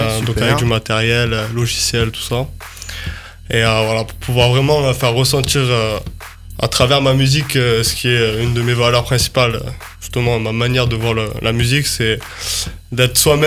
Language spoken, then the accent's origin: French; Cahuzac, France; Bah je suis de Cahuzac.